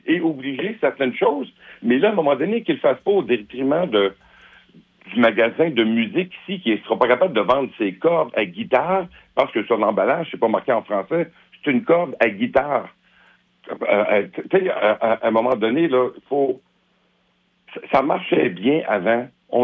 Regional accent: Saint-Odilon, Quebec, Canada; Je suis un Québécois, je suis de la Beauce, je suis de Saint-Audilon, je suis fier de mes racines

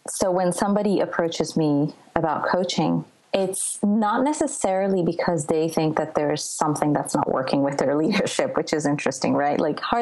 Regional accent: France; also born or lived in Colombia / New York; I grew up in France and then I grew up in Colombia and then I lived in New York and I studied yoga in an ashram in India when I took a sabbatical a few years ago.

